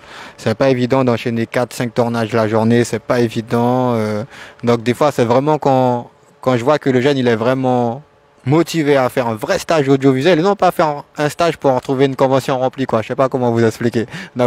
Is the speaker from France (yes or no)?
yes; Cayenne, French Guiana, France; Oui, je viens de Cayenne, mais j'aime découvrir l'intérieur de la Guyane qui est magnifique pour un Cayennais comme vous, comme moi, quand on est sur Cayenne la majorité du temps